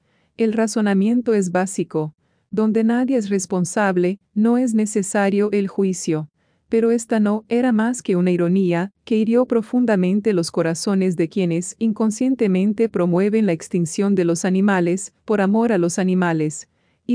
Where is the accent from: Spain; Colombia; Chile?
Chile; que de aprobarse un texto constitucional, en mi país, Chile, de corte antiespecista